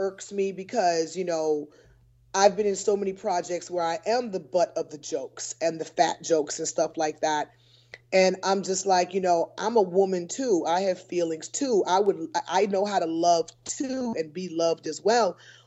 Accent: Newport News, Virginia, United States; Where I grew up in Newport News, Virginia, those are the white families.

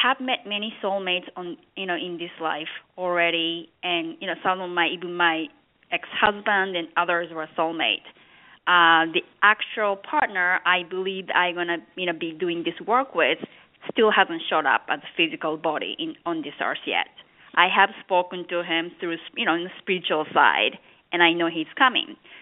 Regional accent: Japan; Growing up in Japan, I wanted to become a businesswoman and, you know, travel around the world.

